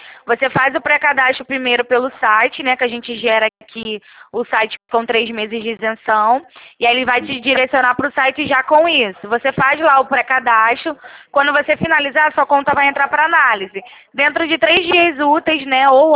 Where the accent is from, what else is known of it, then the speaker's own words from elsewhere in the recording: Rio de Janeiro, Brazil; Eu sou da Central de Atendimento de Pessoa Jurídica, eu sou do Rio